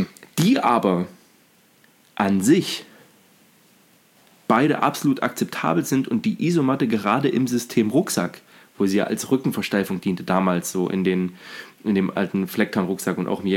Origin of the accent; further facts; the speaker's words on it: eastern Germany, Germany; in meiner Heimatstadt im Osten